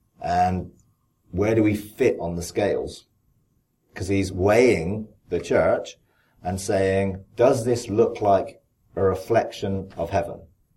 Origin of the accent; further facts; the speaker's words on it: United Kingdom; So, I mean, I'm from a nation that has a monarchy, so I understand what it is to have a rule. I come from the United Kingdom.